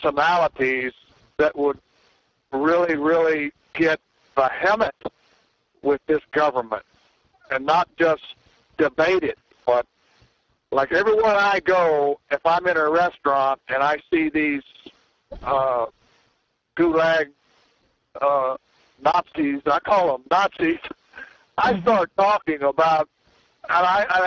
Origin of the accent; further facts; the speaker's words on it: Pflugerville, Texas, United States; also born or lived in Canada; I lived up in Canada until 2000, almost 25 years. I'm from Pflugerville.